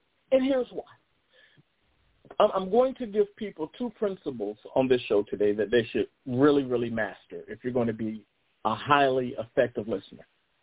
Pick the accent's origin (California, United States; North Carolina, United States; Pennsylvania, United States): North Carolina, United States; when I was growing up as a kid, we had, in my hometown, we have one of the dopest bands in the land.